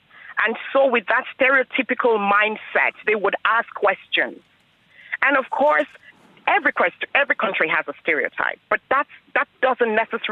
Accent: Nigeria; now in Ireland; I am a Nigerian. I've lived in this country for 20 years.

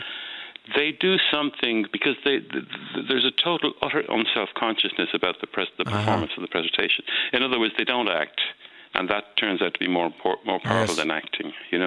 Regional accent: Ireland; anyone who grew up in the 70s remembers the situation of being an Irish person in London and blamed for every bomb attack that ever happened

